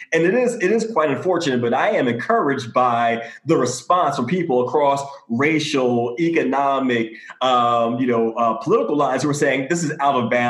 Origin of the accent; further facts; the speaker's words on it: Philadelphia, Pennsylvania, United States; I'm originally from Philadelphia.